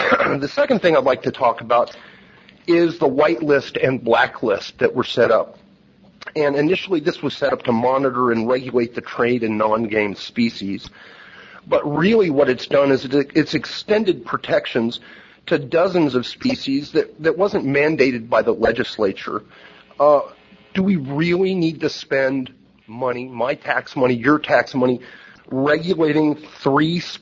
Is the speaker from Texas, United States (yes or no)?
yes; Georgetown, Texas, United States; I'm from Georgetown, Texas.